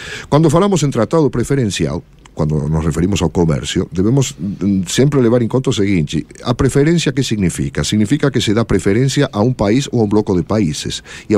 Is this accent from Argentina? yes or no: yes; Argentina; Portuguese is a second language; now in Brazil; eu sou argentino, e isso já não preciso nem sequer esclarecer, certo? Porque está no meu sotaque, certo?